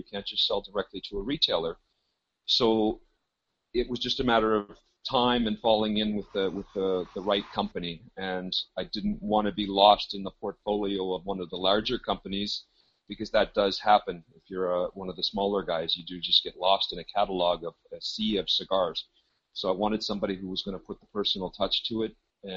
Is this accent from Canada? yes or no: yes; Canada; I'm Canadian